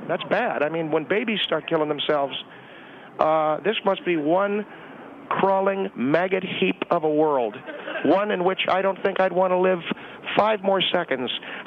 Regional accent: United States; Well, I have a right to my opinion. I'm an American.

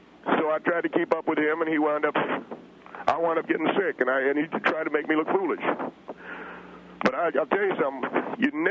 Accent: Tennessee, United States; I come from Tennessee, and Tennessee is sipping whiskey country.

